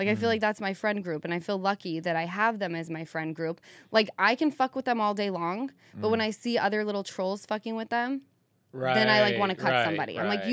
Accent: Utah, United States

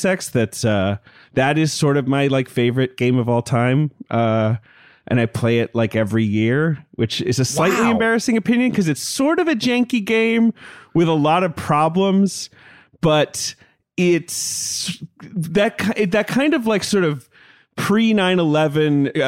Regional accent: London, United Kingdom; I grew up in London.

